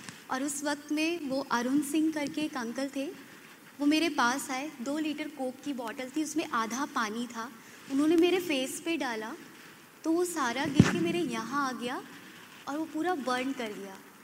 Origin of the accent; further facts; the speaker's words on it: Delhi, India; मैं दिल्ली से हूँ